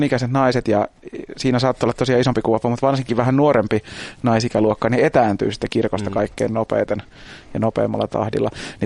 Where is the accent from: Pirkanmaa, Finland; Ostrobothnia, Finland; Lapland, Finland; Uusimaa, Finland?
Uusimaa, Finland; Helsinki; mä oon 30, mä oon helsinkiläinen, mä kuulun Suomen evankelis-luterilaiseen kirkkoon, mä kuulun vähemmistöön tällä triolla. Helsingissä 30 mies ja kirkon jäsen